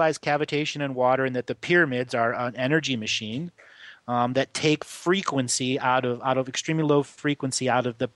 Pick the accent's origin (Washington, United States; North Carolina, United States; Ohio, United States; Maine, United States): Ohio, United States; I grew up in Northeast Ohio, and I lived next to the Cuyahoga, the Chagrin River, all of the Geauga counties.